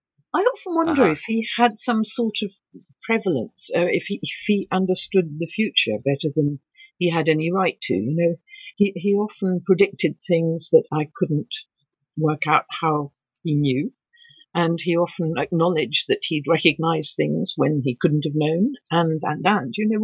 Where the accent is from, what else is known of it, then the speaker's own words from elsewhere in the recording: England, United Kingdom; I'm allowed to say this because I'm English.